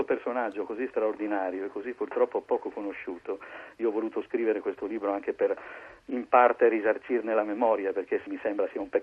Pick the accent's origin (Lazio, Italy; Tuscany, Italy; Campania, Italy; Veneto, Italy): Veneto, Italy; Lonigo; Io ho vissuto la mia infanzia, sono nato a Lonigo nel Vicentino